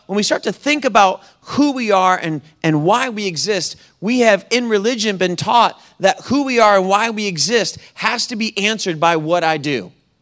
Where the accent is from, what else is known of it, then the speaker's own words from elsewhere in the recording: the South, United States; And I grew up in the South, and, you know, we talk back in church